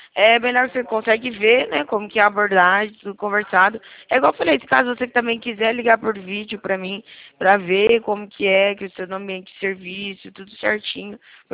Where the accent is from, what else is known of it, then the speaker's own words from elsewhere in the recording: São Paulo, Brazil; Isso, sou aqui de São Paulo, interior de São Paulo.